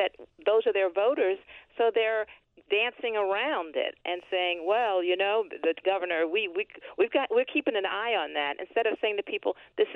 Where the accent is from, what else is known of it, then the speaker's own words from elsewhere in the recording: Baltimore, Maryland, United States; I grew up in West Baltimore. I had the same zip code as Freddie Gray.